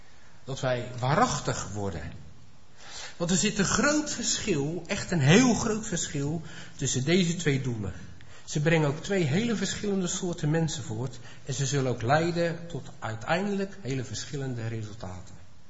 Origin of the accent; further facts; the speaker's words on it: Netherlands; Kijk, wij zijn als Nederlanders, en daar doen we als kerkendenominatie niet voor onder, maar als Nederlanders zijn wij veel meer thuis in de religie van hebben en doen.